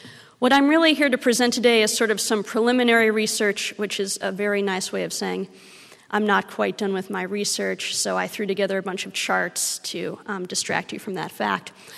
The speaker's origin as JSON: {"language": "English", "region": "Midwest", "country": "United States", "lives_now": "Long Beach, United States", "said": "And I'm from the Midwest, so generally in the Midwest, people work where they live, right?"}